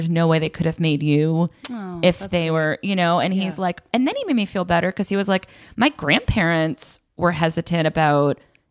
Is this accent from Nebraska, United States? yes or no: no; Belmont, Massachusetts, United States; Belmont, Massachusetts. Okay. So like right outside of Boston.